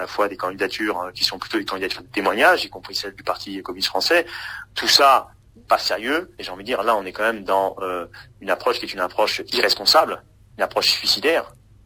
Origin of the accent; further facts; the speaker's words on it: France; born there; Moi, je suis français … je suis né en France, je suis marié. Ma femme est tunisienne, mes enfants sont métissés, moi je suis d'origine, mes parents sont d'origine malienne